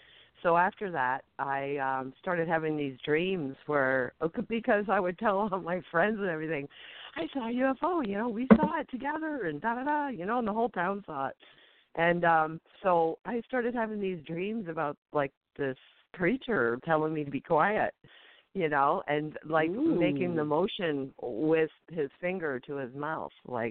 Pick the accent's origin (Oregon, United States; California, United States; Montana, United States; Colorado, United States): Montana, United States